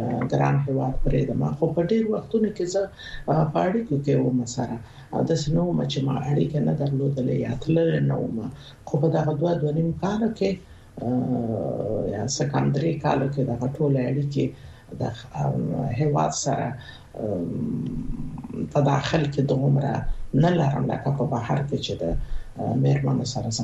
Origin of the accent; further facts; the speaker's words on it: Nangarhar, Afghanistan; born there; زه په ننګرهار کې زیږیدلی یم، د بیسودو په کلي کې زیږیدلی یم چې د ننګرهار ته نږدې د بیسود د پله تر څنګ یوه سیمه ده، او د جمالی کلي کې زه زیږیدلی.